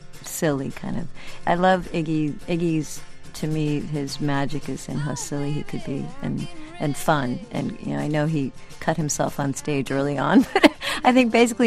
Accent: Old Town, Maine, United States; I grew up in Old Town, Maine, and the big city where my grandmother lived was Bangor, Maine.

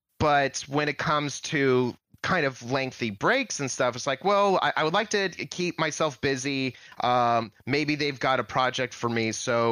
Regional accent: California, United States; But me being Californian, my high school's mascot is Miner.

